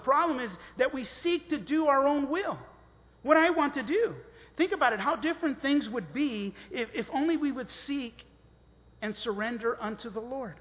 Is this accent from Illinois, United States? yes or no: no; Los Angeles, California, United States; Well, I grew up in the barrio. I grew up in East LA and everyone smoked, everyone used drugs.